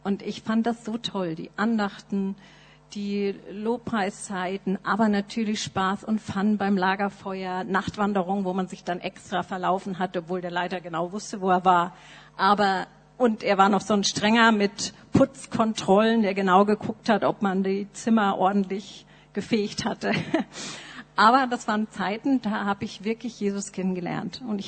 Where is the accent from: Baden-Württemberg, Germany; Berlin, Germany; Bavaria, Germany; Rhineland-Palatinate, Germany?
Bavaria, Germany; Nuremberg; Eltern waren in der Baptistengemeinde in Nürnberg. Das ist mein geistliches Zuhause. Da bin ich aufgewachsen in der Sonntagsschule und Jungscher Freizeiten.